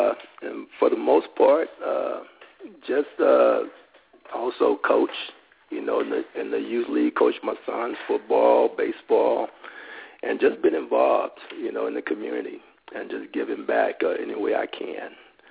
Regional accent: Waco, Texas, United States; And I grew up in Waco, you know, okay. Born and raised.

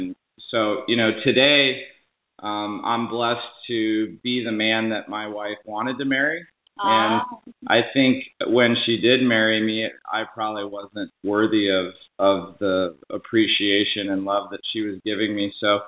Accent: Colorado, United States; moved away; originally I'm from Colorado. I've lived in Westchester area for, I think, 13 years now.

